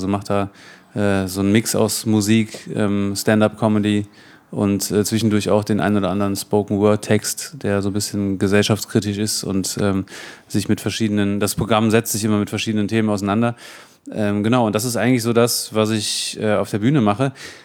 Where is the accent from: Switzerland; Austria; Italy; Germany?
Germany; North Rhine-Westphalia; also born or lived in Cologne; Ich bin hier geboren in Köln.